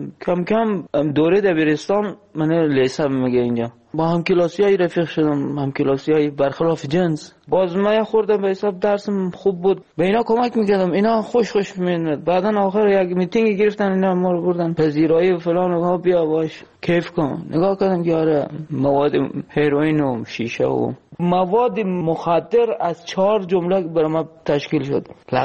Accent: Afghanistan; moved away; ما الان نزدیک 3 سال نیم همین جنس روزی که از افغانستان آمدیم

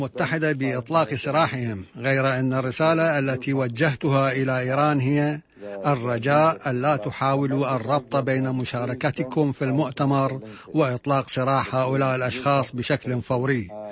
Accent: Iraq; نحن نريد كعراقيين أن يكون الإيرانيون معنا في شرم الشيخ.

